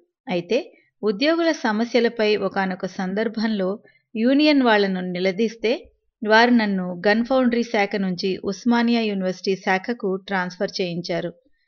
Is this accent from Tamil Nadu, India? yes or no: yes; Chennai, Tamil Nadu, India; born there; 1942 మద్రాసులో పుట్టాను.